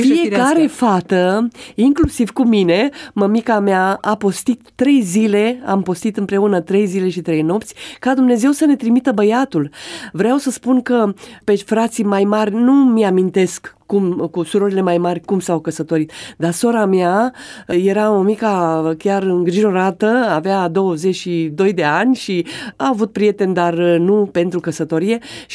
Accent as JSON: {"language": "Romanian", "town": "Turnu Măgurele", "region": "Teleorman", "country": "Romania", "said": "Ei erau tot din Telorman, eu sunt din Turnu Măgurele"}